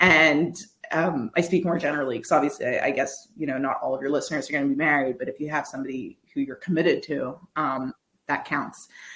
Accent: Quebec, Canada; I'm from Quebec.

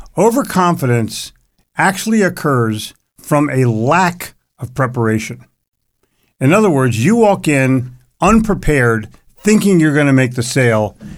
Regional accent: New York, United States; And I make, I'm from New York.

